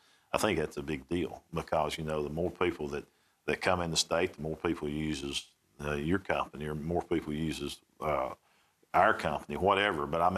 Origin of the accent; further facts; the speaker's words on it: Alabama, United States; but growing up in Alabama, I never in my lifetime thought I could sit on a show like this today